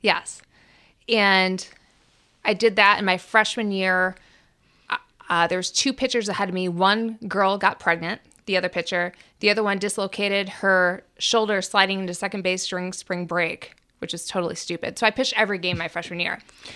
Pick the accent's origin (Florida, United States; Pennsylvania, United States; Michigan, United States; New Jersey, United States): Michigan, United States; Montrose; Which is in Michigan, not far from here. About a probably 4-hour drive.